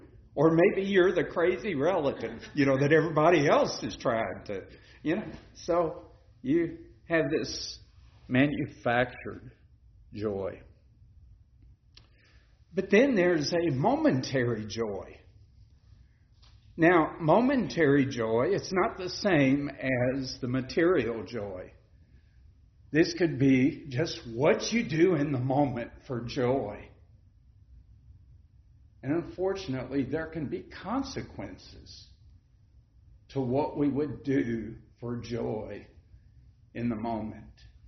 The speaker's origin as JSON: {"language": "English", "region": "Kentucky", "country": "United States", "said": "I know Danny's from Kentucky and I'm from Kentucky."}